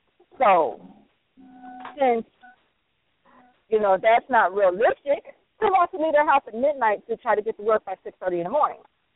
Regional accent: Ohio, United States; You know, and I'm from Ohio, so I say this honestly, that people from Ohio don't know how to drive

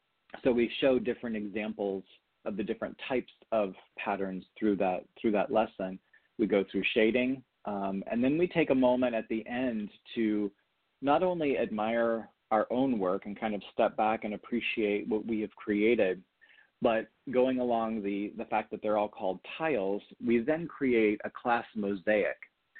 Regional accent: California, United States; moved away as an adult; now in Orlando, United States; I grew up in California, and I came out here after I got my bachelor's degree in 1994.

